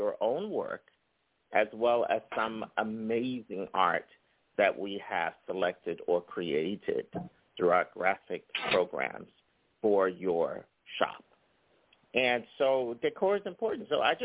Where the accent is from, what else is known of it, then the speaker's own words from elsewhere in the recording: New Jersey, United States; I'm from Jersey, so I can get away with that in part, but yes, from Northern New Jersey. Yeah, lots of good stuff. I went to high school there